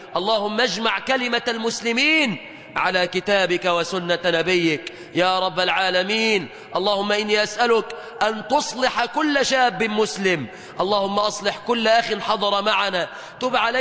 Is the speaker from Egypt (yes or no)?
yes; Egypt